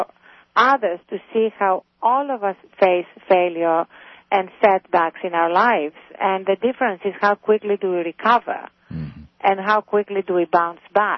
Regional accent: Athens, Greece; English is a second language; moved away; whether it was being a gawky, too tall girl growing up in Athens when I was 5'10 and my classmates were 5'0, or speaking at the Cambridge Union with this accent

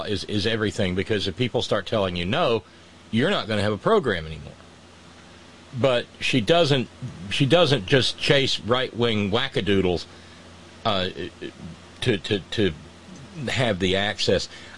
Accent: Australia; accent: Australian; I'm working on my South African accent. It still sounds entirely Australian.

